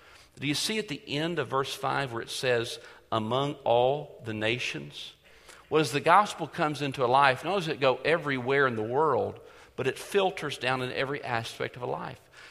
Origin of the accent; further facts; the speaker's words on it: Kentucky, United States; Really what I was going to do growing up in Kentucky, I was told large churches had gyms